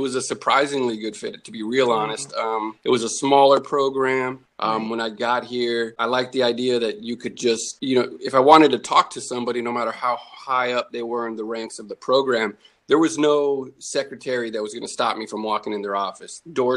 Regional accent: California, United States; Because I, you know, I grew up in California.

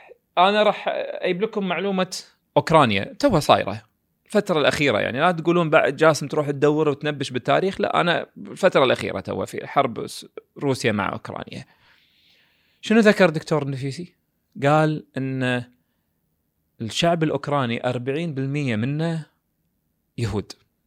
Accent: Kuwait; هو نفس نظارة عندنا بالكويت نسميها

